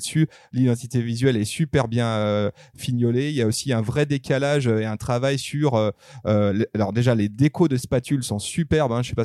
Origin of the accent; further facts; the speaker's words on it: Auvergne-Rhône-Alpes, France; born there; je suis né dans la Dynastar Valley, on va dire, c'est-à-dire dans la haute vallée de l'Arve